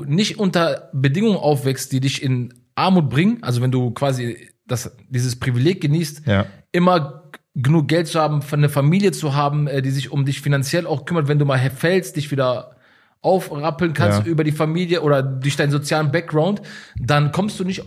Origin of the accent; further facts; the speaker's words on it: Gladbeck, North Rhine-Westphalia, Germany; dass ich aus Essen komme, aus alten Essen, und ich bin eigentlich aus Gladbeck.